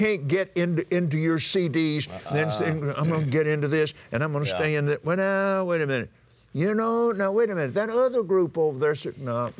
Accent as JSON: {"language": "English", "town": "Abilene", "region": "Texas", "country": "United States", "tie": "born or raised there", "said": "I was raised out there in Abilene, Texas"}